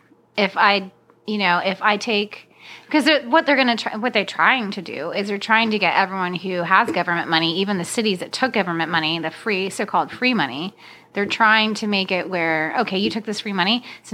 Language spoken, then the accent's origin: English; Florida, United States; I'm from Florida.